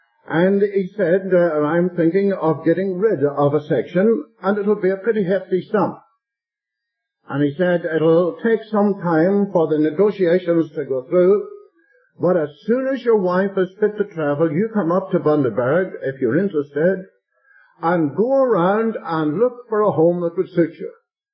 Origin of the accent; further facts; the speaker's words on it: United Kingdom; born there; I have a British passport. I'm a British subject. I'm born in the UK. I was born in the UK.